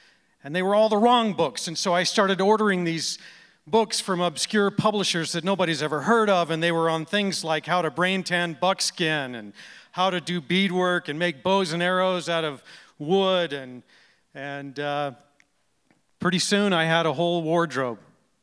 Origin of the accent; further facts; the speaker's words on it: Alabama, United States; I was raised in Alabama, and we, all right, that's a surprise. We really had no Indians around in Alabama, but I was fascinated with them.